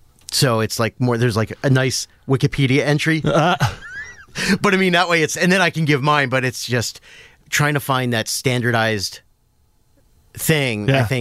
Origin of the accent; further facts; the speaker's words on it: Willow Grove, Pennsylvania, United States; Philadelphia, okay, originally. Right. Outside in the suburbs, a little town called Willow Grove.